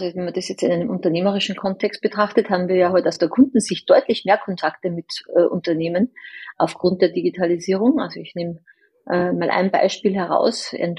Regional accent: Austria; born there; dass ich gebürtige Österreicherin bin.

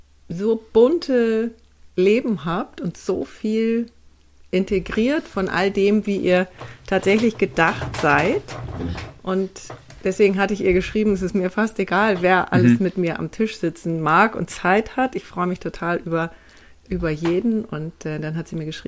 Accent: Hamburg, Germany; Ich komme natürlich aus Hamburg und da verschluckt man so das eine oder andere

